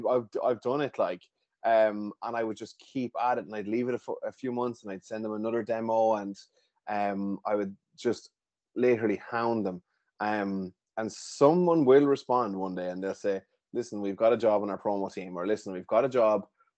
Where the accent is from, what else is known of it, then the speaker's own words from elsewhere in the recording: Tullamore, Leinster, Ireland; I'm from Tullamore, and I would have grown up listening to, I grew up fighting with my parents in the car to put on iRadio.